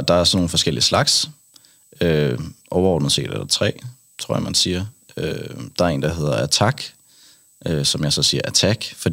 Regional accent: Kattinge, Zealand, Denmark; Jamen, jeg er fra en lille by ude fra Roskilde. Mm. 10 km væk, en lille landsby, der hedder Kattinge.

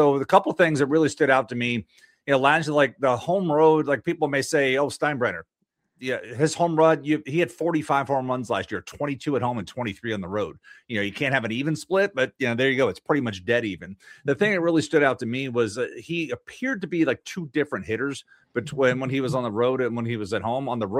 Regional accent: Houston, Texas, United States; I grew up in Houston as a kid, as an Astros fan.

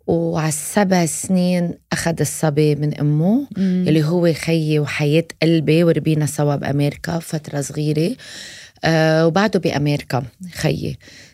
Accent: Abu Dhabi, United Arab Emirates; born there; نعم، أنا خلقت بأبو ظبي هالبلد العظيم

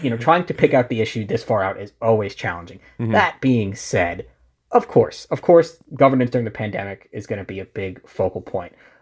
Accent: New York, United States; Yeah, so I'll exclude my home state of New York.

